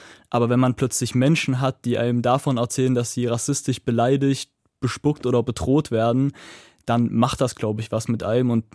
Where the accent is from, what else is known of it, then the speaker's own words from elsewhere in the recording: Zwickau, Saxony, Germany; seit ich in Zwickau aufgewachsen bin